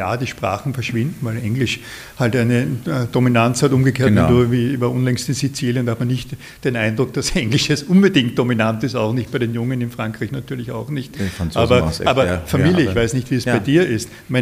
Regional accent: Ebensee, Upper Austria, Austria; now in Vienna, Austria; ich bin in Wien zu Hause, lebe hier seit gut 40 Jahren. Heimat ist einerseits das Salzkammergut, wo ich aufgewachsen bin, Ebensee, kleiner Ort am Traunsee

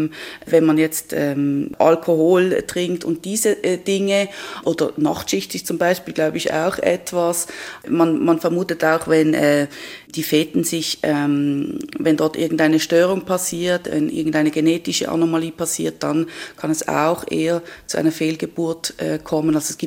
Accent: Basel, Basel-Stadt, Switzerland; now in Triesen, Liechtenstein; In Triesen, in einem kleinen Dorf, aber ursprünglich komme ich aus Basel. Ja, aus einer großen Stadt, aber seit 15 Jahren wohnen wir jetzt dort

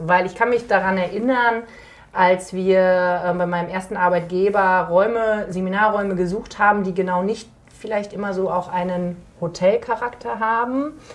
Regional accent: Schmallenberg, North Rhine-Westphalia, Germany; ich bin in Schmallenberg geboren und aufgewachsen, war dann kurz zur Ausbildung und zum Studium in Münster und in Stuttgart. Bin dann aber sehr gerne zurückgekommen

